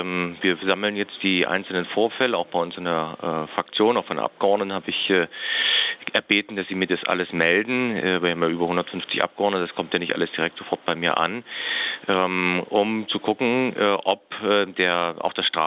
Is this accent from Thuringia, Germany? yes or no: yes; Thuringia, Germany; Ich komme aus Thüringen, das ist mein Landesverband.